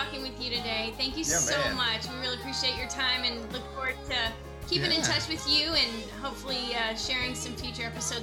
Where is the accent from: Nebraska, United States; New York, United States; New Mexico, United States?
New Mexico, United States; It's especially different and special from where we grew up in New Mexico, where you have a lot of desert. So, so it's very different from kind of what I grew up knowing.